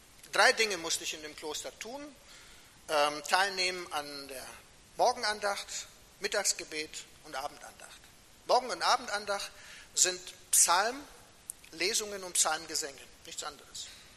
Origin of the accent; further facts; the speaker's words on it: Croatia; Ich komme ja ursprünglich aus Kroatien